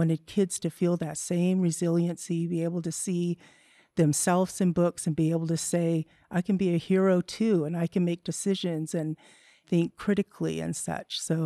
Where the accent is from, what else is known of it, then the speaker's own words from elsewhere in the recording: Ketchikan, Alaska, United States; I'm Mandan Hidatsa from the Mandan Hidatsa Rikara Nation in North Dakota. And I'm Tsimshian, and that means I'm from Alaska, Ketchikan. I grew up in a great big Native family